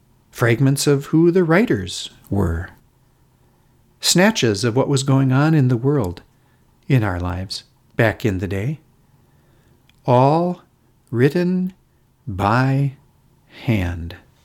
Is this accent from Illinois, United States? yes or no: no; Litchfield, Minnesota, United States; Stories from my hometown newspaper, the Litchfield Independent Review, about me that my mom had clipped out and saved.